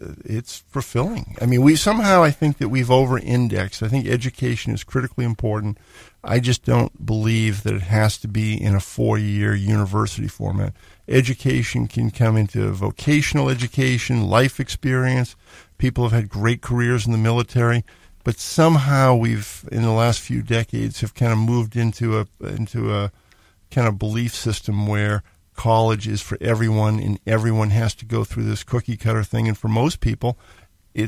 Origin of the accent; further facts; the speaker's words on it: Maine, United States; as soon as they heard that I was from Maine, it was like this magical thing, like, oh, what's it like in the winter?